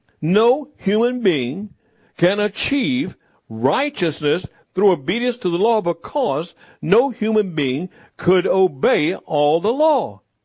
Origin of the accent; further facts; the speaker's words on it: United States; I'm an American. I was born here. I was raised here. I love this nation.